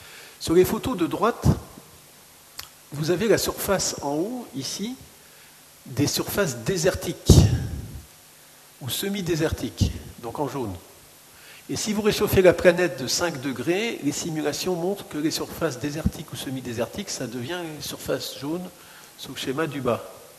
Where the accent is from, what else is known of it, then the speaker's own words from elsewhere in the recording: Canada; Donc, j'ai grandi toute mon enfance au Canada.